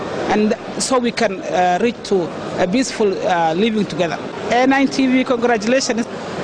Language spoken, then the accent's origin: English; Toronto, Ontario, Canada; I'm from Canada, the Somali civil society delegate from Toronto, Canada.